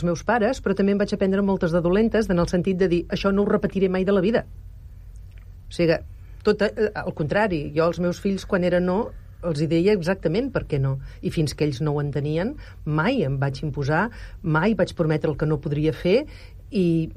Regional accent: Catalonia, Spain; Som catalans, estem acostumats.

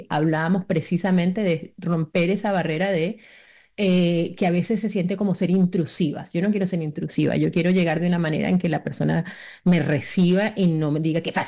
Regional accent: Venezuela; yo tengo distintas culturas en casa, siendo de origen venezolano, también tengo una familia peruana.

